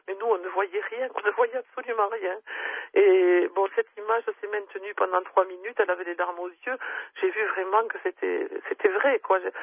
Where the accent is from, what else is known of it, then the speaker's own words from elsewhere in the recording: Lourdes, Occitanie, France; J'étais partie de Lourdes, puis je suis revenue. Mes parents étaient à Lourdes depuis de nombreuses années.